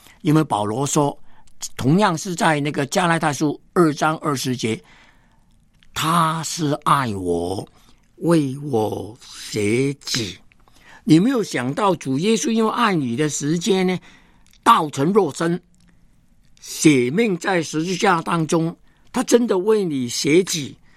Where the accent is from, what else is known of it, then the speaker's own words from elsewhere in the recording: Hong Kong; 我不再是一个香港人了，我是个中国人